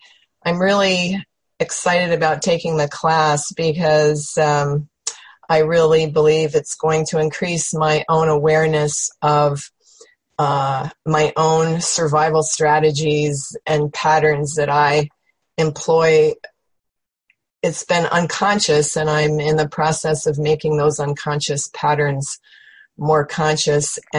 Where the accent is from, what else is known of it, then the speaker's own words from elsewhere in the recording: Carmel, California, United States; Hi, I'm from Carmel, California, and I'm taking one of Rita's classes right now for the first time.